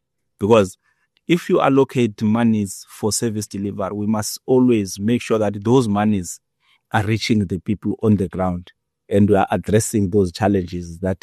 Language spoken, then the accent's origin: English; King Williamstown, Eastern Cape, South Africa; Originally, I'm from King Williamstown.